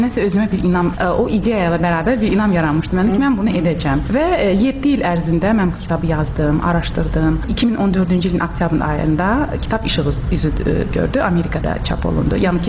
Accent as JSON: {"language": "Azerbaijani", "region": "Baku", "country": "Azerbaijan", "tie": "born or raised there", "lives_now": "California, United States", "said": "Amma mən və bacım Bakıdan olmuşuq, Bakıda böyümüşük."}